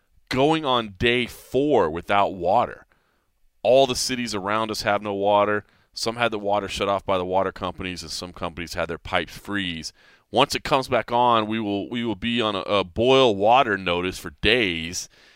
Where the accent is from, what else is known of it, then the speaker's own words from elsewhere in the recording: Texas, United States; I want to give a shout out to everybody in Texas right now, man. My home state going through a lot right now.